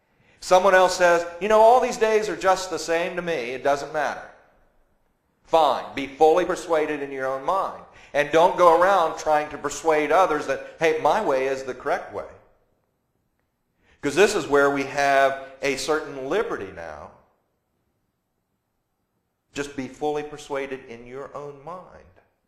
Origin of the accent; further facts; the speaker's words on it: United States; I told them I'm an American with a weak stomach here.